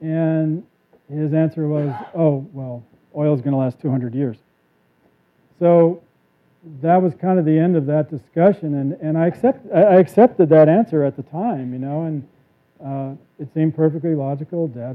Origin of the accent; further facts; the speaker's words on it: Dallas, Texas, United States; here we are in Dallas. I grew up in Dallas.